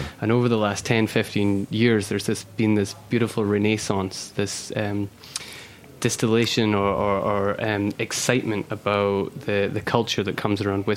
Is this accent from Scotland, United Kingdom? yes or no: yes; Oban, Scotland, United Kingdom; Yeah. That's my hometown.